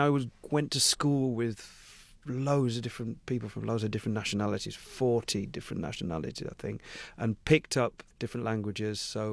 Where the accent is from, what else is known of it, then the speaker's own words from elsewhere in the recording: Belper, East Midlands, United Kingdom; born there; also born or lived in Sierra Leone; I was born in Belper in Derbyshire. And my grandfather was a Sierra Leonean.